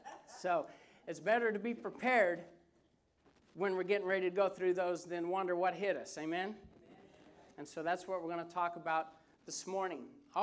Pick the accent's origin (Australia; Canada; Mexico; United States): Mexico; also born or lived in Nicaragua / Costa Rica; I grew up in Mexico, 3 years in Mexico. I lived 11 years in Nicaragua after that, and 4 years in Costa Rica. So I don't know what that makes me, where I'm from. I'm kind of a mixed breed.